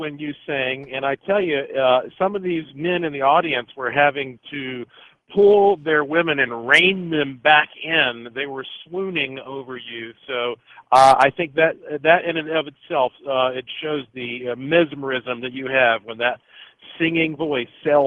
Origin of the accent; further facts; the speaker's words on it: United States; born there; I was born right here in the United States of America. My family on both sides have been here since the 1700s.